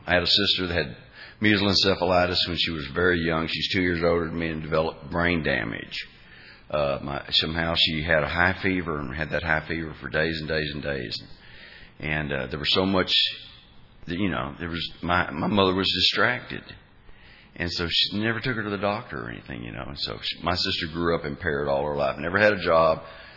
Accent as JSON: {"language": "English", "region": "Arkansas", "country": "United States", "tie": "born there", "said": "I was born in Arkansas. My mom and dad divorced and remarried each other 4 times."}